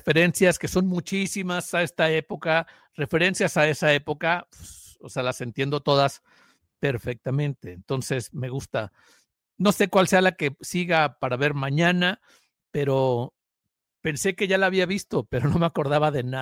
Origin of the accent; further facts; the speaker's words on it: Papantla, Veracruz, Mexico; yo no me acuerdo que en mi pueblo mágico, Papantla, haya habido una tienda